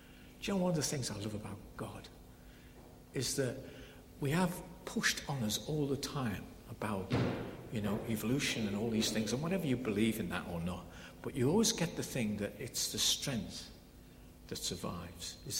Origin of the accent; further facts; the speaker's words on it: England, United Kingdom; I'm an English visitor. I'm on my holidays.